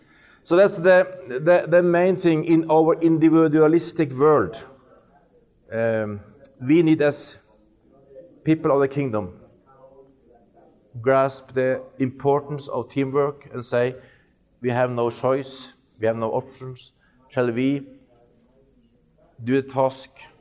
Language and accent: English; Norway; English is a second language; I'm from Norway. And I'm speaking the most common language in the world, bad English.